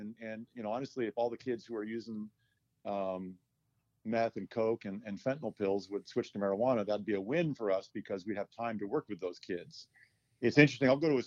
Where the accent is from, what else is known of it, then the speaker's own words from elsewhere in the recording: San Diego, California, United States; Well, I am originally from San Diego, and at 23 years old, I was hired by the DEA as a special agent.